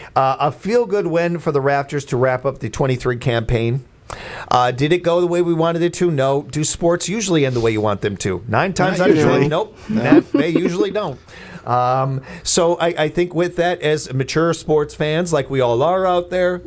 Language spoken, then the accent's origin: English; Illinois, United States; Oh, we don't pick on Midwesterners enough, or specifically my home state of Illinois